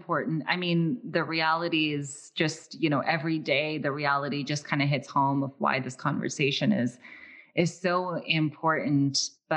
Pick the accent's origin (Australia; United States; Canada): Canada; if I was to contextualize this as a person of color, as a woman of color, as a Canadian, when I was a child, I wanted to be a news anchor.